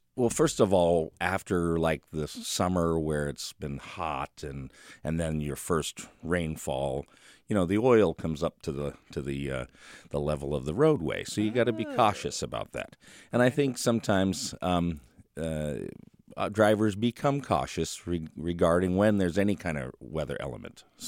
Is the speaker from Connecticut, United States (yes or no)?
yes; Connecticut, United States; I grew up in Connecticut, so that's part of the driving.